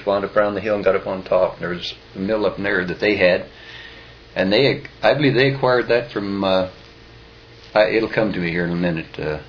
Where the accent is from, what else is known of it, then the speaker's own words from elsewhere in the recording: La Grande, Oregon, United States; Lived here all the time, huh? I believe I was born down on Birch, North Birch.